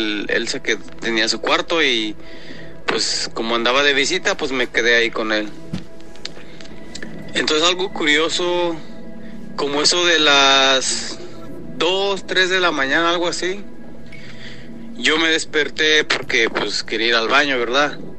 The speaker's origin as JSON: {"language": "Spanish", "town": "San Miguel de Allende", "region": "Guanajuato", "country": "Mexico", "tie": "born or raised there", "lives_now": "United States", "said": "Ajá. Soy originario de San Miguel Allende, Guanajuato. Y pues, señor, pues acá andamos en los Estados Unidos."}